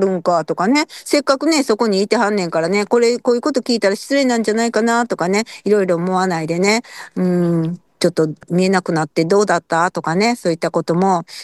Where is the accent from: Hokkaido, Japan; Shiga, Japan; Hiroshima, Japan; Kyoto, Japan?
Shiga, Japan; Nagahama; accent: Nagahama dialect; 私あの滋賀弁丸出しやとか言うて、長浜弁ね、丸出しや